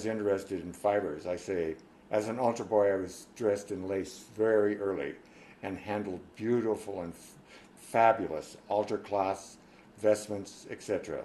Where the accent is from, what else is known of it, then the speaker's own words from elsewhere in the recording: Portland, Oregon, United States; also born or lived in Great Falls, Montana / Missoula, Montana; I was born in Great Falls, Montana, December 4, 1930, to … We moved to Missoula, Montana when I was one. And when I was in the second grade at St. Vance's Elementary School, we moved to Portland, Oregon